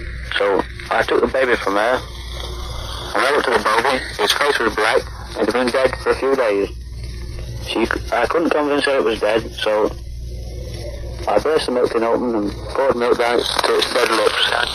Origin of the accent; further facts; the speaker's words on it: United Kingdom; I'm a British soldier and it's not propaganda, it's the truth.